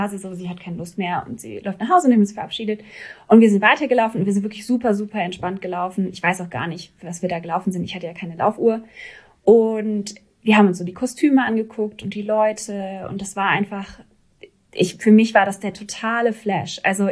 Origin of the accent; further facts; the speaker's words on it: Berlin, Germany; Wir haben damals in Mahlsdorf gelebt. Also ich bin aufgewachsen in der Nähe vom Tierpark und das ist so Ost, auf jeden Fall Ost-Berlin, aber eher so mittig Ost-Berlin. Und dann bin ich immer weiter an den Rand gezogen